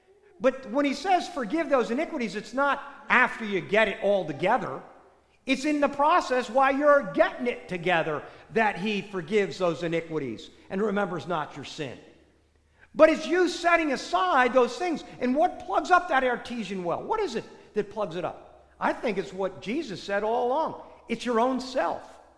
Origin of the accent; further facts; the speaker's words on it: United States; I was raised right outside of New York City, so I had channels 2, 4, 5, 7, 9, 11, and 13.